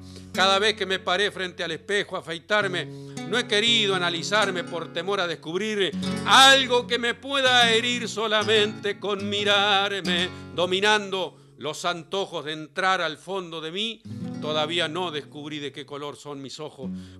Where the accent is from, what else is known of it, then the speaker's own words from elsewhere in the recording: Victorica, La Pampa, Argentina; Yo soy de un pueblo que se llama Vitorica, que es el primer pueblo de La Pampa.